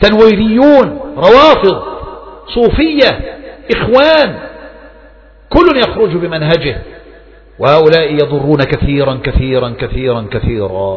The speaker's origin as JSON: {"language": "Arabic", "country": "Egypt", "said": "لا سيما بلدنا مصر بخاصة"}